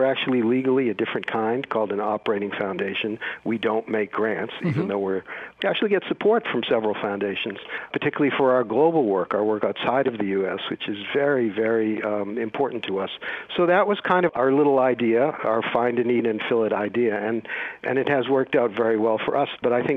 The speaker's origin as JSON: {"language": "English", "town": "Boston", "region": "Massachusetts", "country": "United States", "said": "I am from Boston, even though I'm out here in California now, and spent tons of time in Connecticut"}